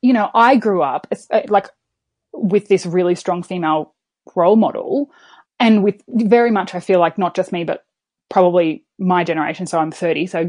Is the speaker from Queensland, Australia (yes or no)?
yes; Queensland, Australia; I'm from Queensland. I grew up in a pretty, I would say, sheltered life, I guess, in the sense that my mum's a Uniting Church minister.